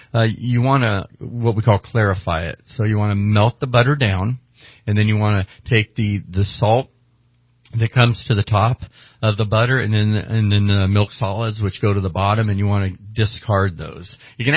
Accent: California, United States; Remember, I'm born, but pretty much raised since I was born up here in the North State.

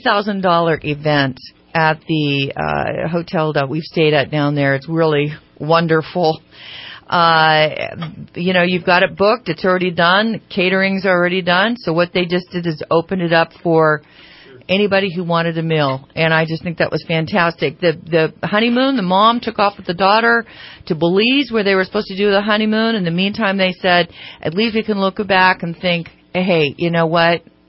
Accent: Sacramento, California, United States; Well, a story that happened out of Sacramento, my hometown

